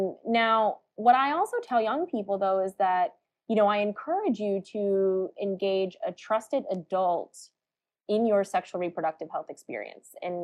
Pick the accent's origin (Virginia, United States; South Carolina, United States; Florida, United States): South Carolina, United States; born there; I mean, you know, I was born in South Carolina, but my parents were born and raised in India.